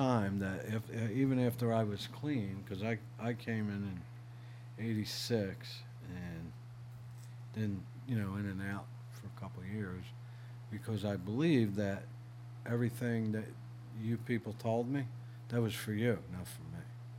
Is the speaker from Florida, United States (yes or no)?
no; Philadelphia, Pennsylvania, United States; I moved to a town called Williamsport, which was 180 miles. I'm from Philly, so it's...